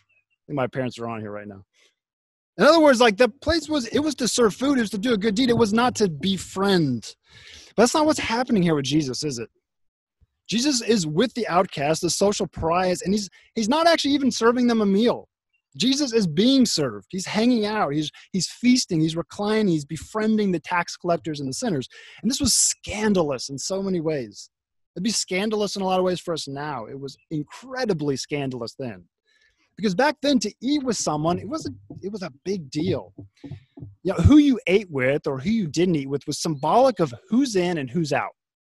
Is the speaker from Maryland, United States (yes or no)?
no; Springfield, Missouri, United States; So when I was living, actually speaking of when I grew up in Springfield, Missouri.